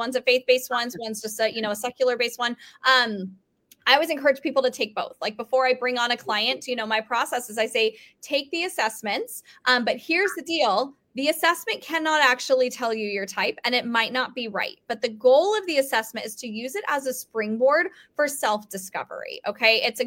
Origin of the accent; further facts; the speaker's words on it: Colorado, United States; I'm from Colorado, so I'm like very familiar with the snowstorms.